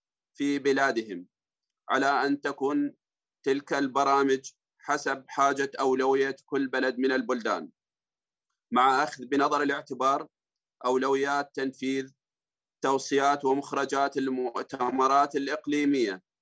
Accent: Iraq; نتطلع إلى مزيد المستدامة في بلدنا العراق وبلدان العالم الأخرى

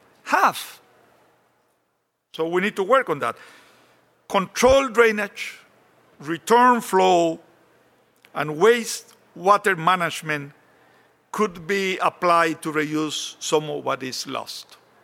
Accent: Costa Rica; we were facing a drought in my homeland. And then, you know, looking around, we invited the Moroccans to come to Costa Rica.

